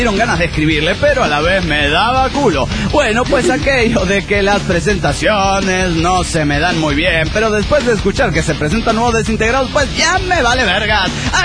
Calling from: Coatzacoalcos, Veracruz, Mexico; de Coatzacoalcos, Veracruz, México.

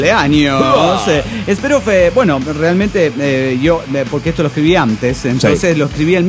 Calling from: Durango, Mexico; de Durango, México.

